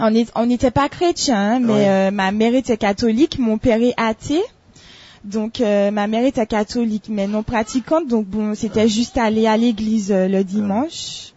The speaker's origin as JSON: {"language": "French", "town": "Rivière-Pilote", "region": "Martinique", "country": "France", "tie": "born or raised there", "lives_now": "Fort-de-France, France", "said": "Alors, je suis d'origine, j'ai grandi à Rivière-Pilote et actuellement, je vis sur Fort-de-France."}